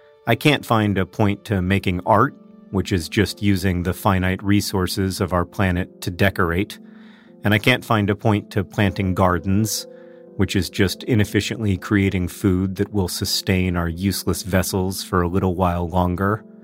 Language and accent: English; Orlando, Florida, United States; Like, I remember as a kid growing up in Orlando, Florida, I almost never needed a sweatshirt